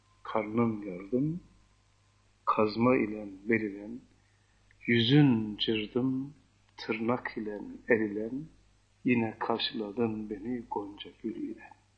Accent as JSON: {"language": "Turkish", "region": "Erzurum", "country": "Turkey", "tie": "born or raised there", "said": "Biz çocukluğumuz şeyde geçti. Sen Erzurum bilirsin. Bizim çocukluğumuz Erzurum'da geçti."}